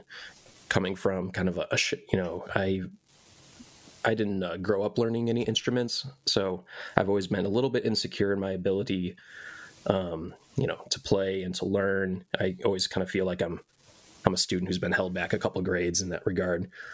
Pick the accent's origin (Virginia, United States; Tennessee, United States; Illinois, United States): Illinois, United States; Arlington Heights; we were just longboarding through my hometown here, Arlington Heights, where I live.